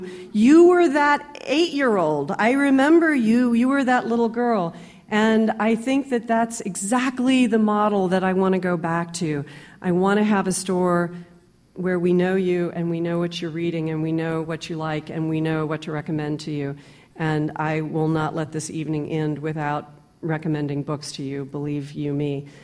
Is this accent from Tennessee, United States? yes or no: yes; Nashville, Tennessee, United States; When I was growing up in Nashville, I went to St. Bernard's from first grade through 12th grade back in the days when you could do that.